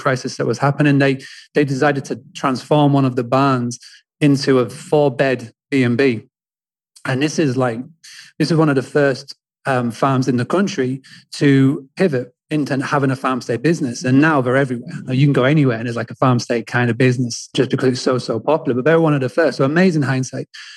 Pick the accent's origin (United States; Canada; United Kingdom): United Kingdom; England; as you can tell from the accent. I'm from England. I've actually was born into hospitality. I grew up on a 200-acre farm stay, bed and breakfast in the middle of nowhere, in the middle of England